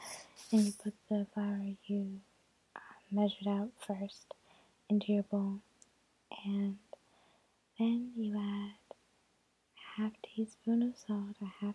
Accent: United States; I am a American

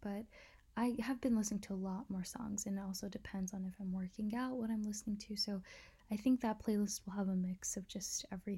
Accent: United States; I'm Asian American, born in Asia, but I was raised here in America.

